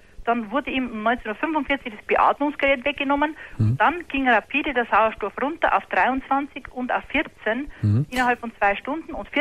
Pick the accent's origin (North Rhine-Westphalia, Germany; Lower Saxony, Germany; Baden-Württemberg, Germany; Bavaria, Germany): Bavaria, Germany; Ich bin aus Bayern.